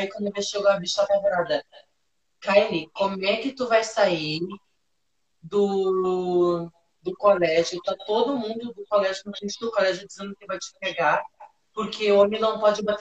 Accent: Natal, Rio Grande do Norte, Brazil; moved away; lá na minha cidade de Natal, antes de vir pra cá.

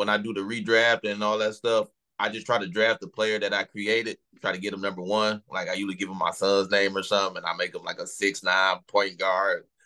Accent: Detroit, Michigan, United States; So I love, like I said, I'm from Detroit.

